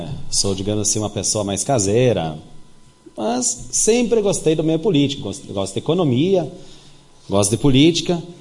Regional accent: Garibaldi, Rio Grande do Sul, Brazil; Sou garibaldense, nasci aqui em Garibaldi. Meu pai veio de fora. … tinha o meu pai aqui em Garibaldi, então sou de uma família, assim, digamos, não tão conhecida na cidade.

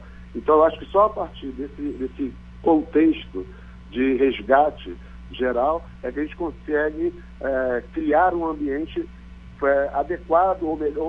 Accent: Rio de Janeiro, Brazil; born there; Eu nasci no Complexo do Alemão

